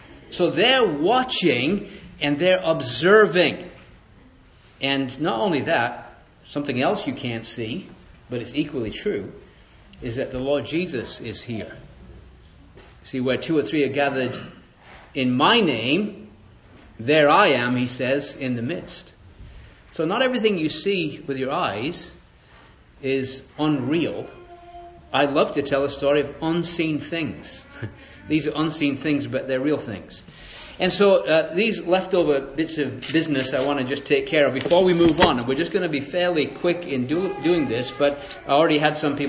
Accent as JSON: {"language": "English", "town": "Springfield", "region": "Missouri", "country": "United States", "said": "And yes, I am from Springfield, Missouri. Some people call it a state of misery rather than Missouri."}